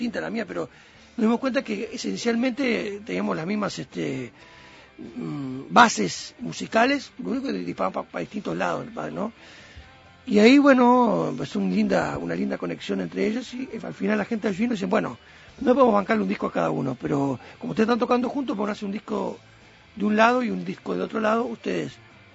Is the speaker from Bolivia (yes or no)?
no; Montevideo, Uruguay; mi barra, yo soy de Positos